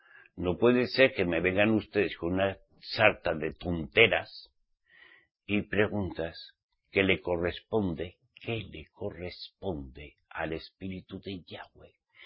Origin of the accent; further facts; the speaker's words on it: Spain; yo soy español, vasco navarro soy